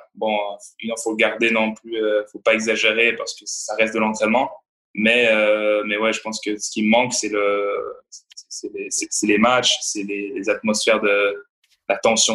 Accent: Montreal, Quebec, Canada; je me rappelais un peu le soutien du public chez moi à Montréal l'année dernière

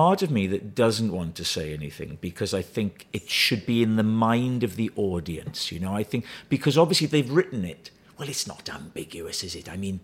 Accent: Wales, United Kingdom; I grew up in South Wales.

